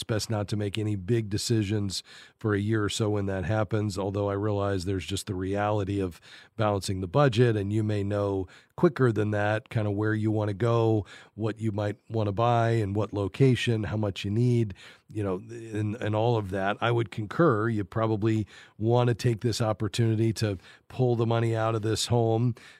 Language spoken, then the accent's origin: English; Fort Lauderdale, Florida, United States; To Wes in Fort Lauderdale, my hometown.